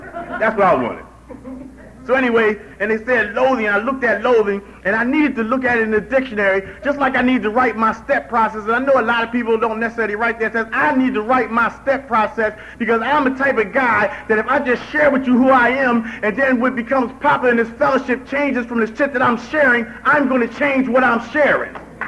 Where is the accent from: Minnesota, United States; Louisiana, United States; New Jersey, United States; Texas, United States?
New Jersey, United States; Camden; now in Manassas, United States; I'm originally from the Greater Camden area, you know what I mean, and I showed up. And like I moved to Manassas, Virginia